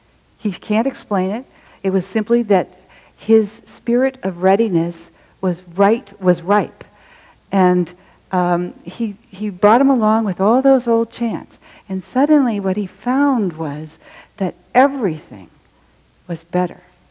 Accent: San Francisco, California, United States; I grew up in the Haight-Ashbury

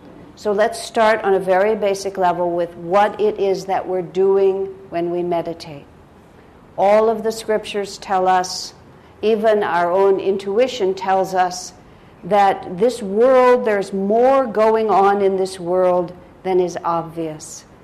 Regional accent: El Paso, Texas, United States; growing up in El Paso, Texas, in the United States of America, none of those thoughts were being talked about.

